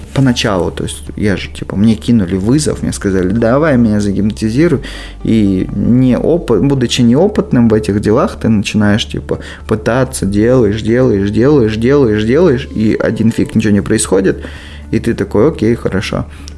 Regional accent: Oral, West Kazakhstan Region, Kazakhstan; Допустим, в Уральске, откуда я родом, там больше принято понятие

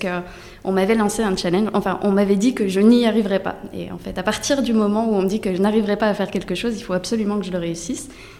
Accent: Bourgogne-Franche-Comté, France; now in Paris, France; Je viens à l'origine de Franche-Comté. Aujourd'hui, je suis à Paris.

